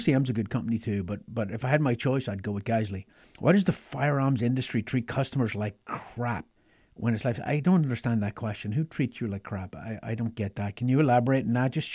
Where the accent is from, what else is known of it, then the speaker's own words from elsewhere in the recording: Ireland; now in United States; friends in Ireland I grew up with. But I've been in America longer than I ever lived in Ireland now. I'm an American.